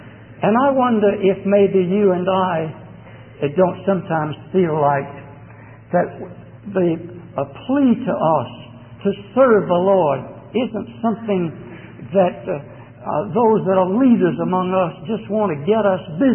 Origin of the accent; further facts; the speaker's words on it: Augusta, Georgia, United States; now in Birmingham, United States; that only we Southerners can sing, especially Georgia crackers. I was brought up in Augusta, Georgia, and we now live in Birmingham, Alabama.